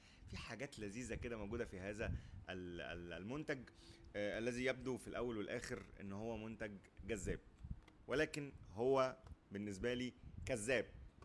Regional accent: Egypt; واحنا ما شاء الله الكهرباء عندنا في مصر يعني مش احسن حاجه

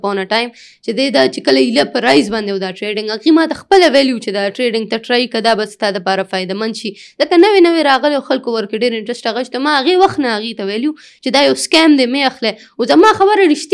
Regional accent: Peshawar, Khyber Pakhtunkhwa, Pakistan; now in Islamabad, Pakistan; مونږ د پېښور نه چې دی پهله د پېښور د سلمز نه راووتلو خیریا ته بیا د خیریا نه چې دی اسلام آباد ته

